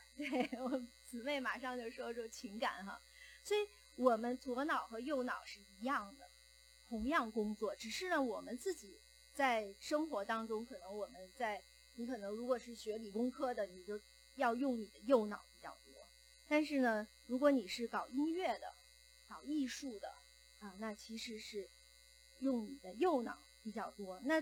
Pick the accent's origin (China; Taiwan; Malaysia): China; Beijing; 那我所熟悉的我的家乡北京的这个家庭教会是没有地点的，